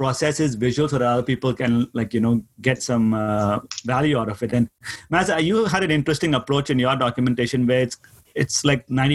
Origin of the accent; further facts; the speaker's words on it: India; I come from India, and, like, you want to get to know somebody, you'll go to your neighbor's house